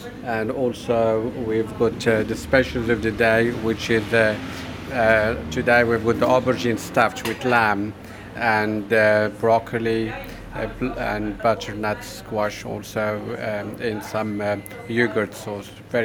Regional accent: Casablanca, Casablanca-Settat, Morocco; now in London, United Kingdom; the proprietor of Fresco Au Naturel. I come from Morocco, Casablanca. I was born there, and I've been in London for the last 30 years.

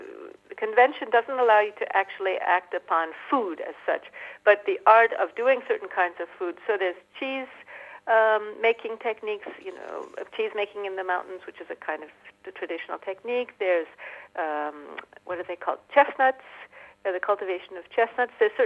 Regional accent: United States; I'm originally American

